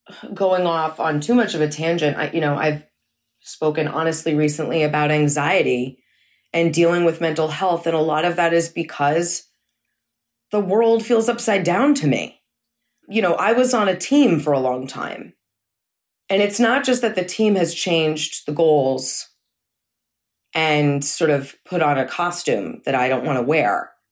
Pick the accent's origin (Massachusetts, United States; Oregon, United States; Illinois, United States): Massachusetts, United States; now in New York City, United States; I grew up with liberals. You know, I grew up in Massachusetts. I went to liberal schools. I moved to New York City.